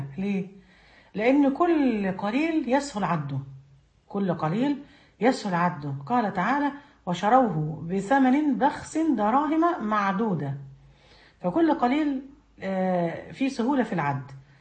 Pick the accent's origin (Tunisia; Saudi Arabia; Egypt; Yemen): Egypt; لأنه مثلا إحنا في مصر، خلينا في بلدنا